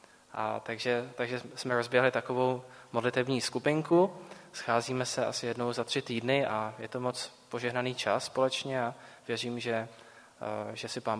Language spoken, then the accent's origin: Czech; Prague, Czechia; born there; Narodil jsem se v Praze.